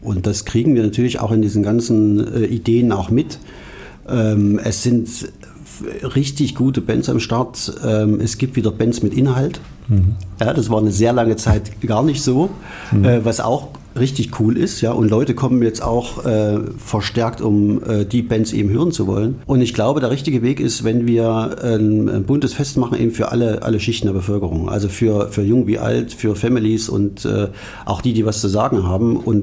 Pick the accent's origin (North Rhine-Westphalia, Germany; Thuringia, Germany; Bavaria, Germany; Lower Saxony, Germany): Thuringia, Germany; Erfurt; Ja, ich bin Erfurter. Ich bin nicht in der Magdeburger Allee aufgewachsen, aber meine erste Single-Wohnung, die ich hatte, war in der Bebelstraße.